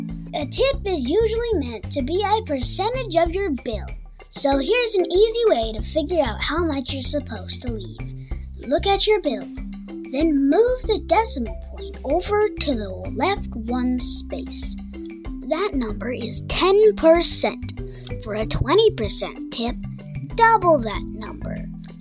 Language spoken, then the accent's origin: English; Phoenix, Arizona, United States; from Phoenix, Arizona.